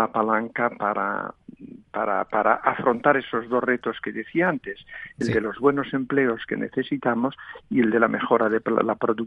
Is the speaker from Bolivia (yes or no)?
no; Vigo, Galicia, Spain; now in Barcelona, Spain; Yo soy de Vigo, tengo una casa en Vigo, en los alrededores de Vigo